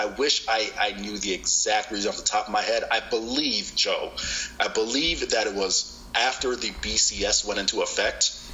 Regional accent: Tampa, Florida, United States; I'm born and raised in Tampa, and it's where I am now.

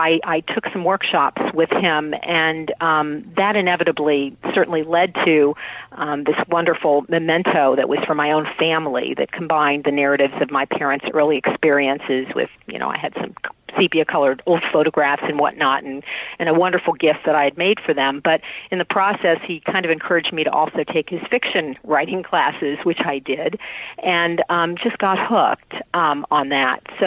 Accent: Columbus, Ohio, United States; I'm from Columbus, Ohio, and met him at a, I was invited to a book club event where he was a featured speaker.

